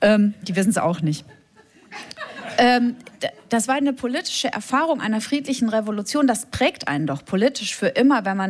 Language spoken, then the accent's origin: German; Fulda, Hesse, Germany; Ich bin in der Nähe aufgewachsen in Westdeutschland, in Fulda.